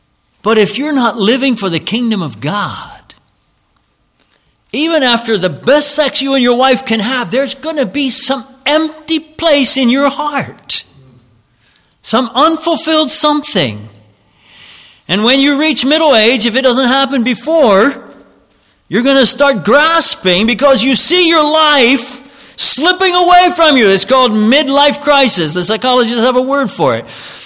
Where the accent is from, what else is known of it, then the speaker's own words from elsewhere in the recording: Pennsylvania, United States; And I come from Lancaster County, y'all.